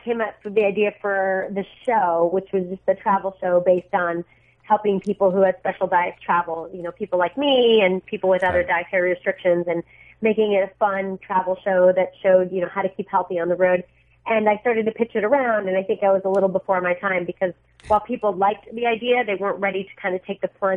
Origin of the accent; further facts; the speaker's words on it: Miami, Florida, United States; also born or lived in Colombia; I love the stuff that I grew up with. I grew up in Miami, and I was born in Colombia, so I love food.